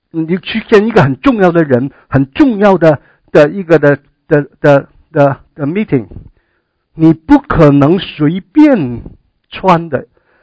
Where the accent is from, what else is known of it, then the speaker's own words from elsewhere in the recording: China; 我们中国人应该很明白什么叫做礼嘛，对不对？我们中国人称为礼仪之邦